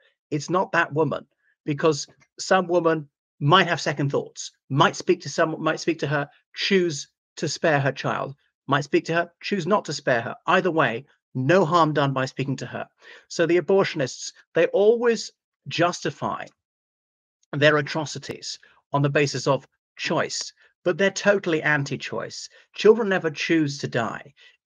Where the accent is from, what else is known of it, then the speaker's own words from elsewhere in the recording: Ireland; from Ireland.